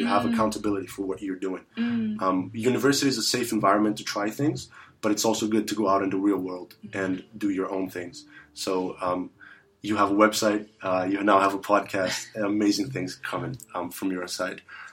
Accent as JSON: {"language": "English", "country": "Brazil", "second_language": "English", "said": "if I think about Brazil, which is where I come from, that's my home country, we really need it."}